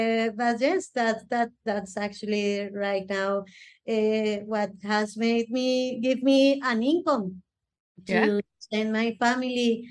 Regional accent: Bogota, Bogotá Capital District, Colombia; considering that I'm coming from Colombia, that everything started in Bogota, Colombia

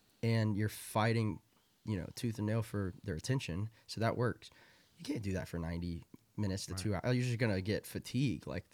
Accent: Tulsa, Oklahoma, United States; growing up in Tulsa, like when people come through Kane's Ballroom and they would talk about some coffee shop down the road that they went to.

